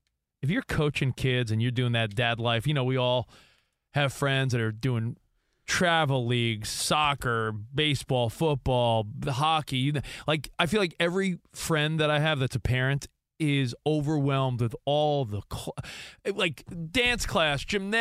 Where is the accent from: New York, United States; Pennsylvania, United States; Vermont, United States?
New York, United States; I just, as a New Yorker back then, I just hated the fans.